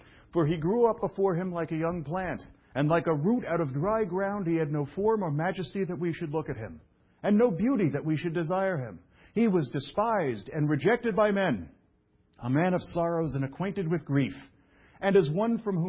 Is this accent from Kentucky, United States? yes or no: no; New York City, New York, United States; I'm from New York City.